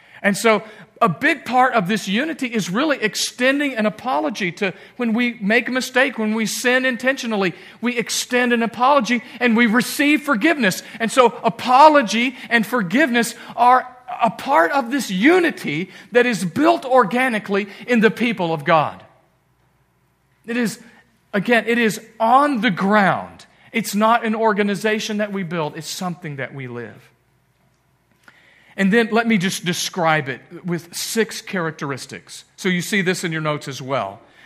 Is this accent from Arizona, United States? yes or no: no; Texas, United States; now in Indiana, United States; because he lives in Texas. I'm the Texan, and he moved down to Texas. He grew up in Indiana, and I moved up here to Indiana, right?